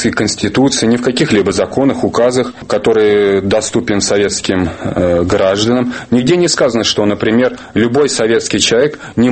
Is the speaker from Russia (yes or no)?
yes; Russia; ведь я русский, а еду в Израиль.